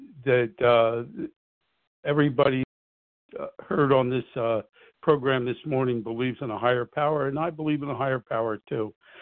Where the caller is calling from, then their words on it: New Jersey, United States; Good morning. … I'm calling from Southern New Jersey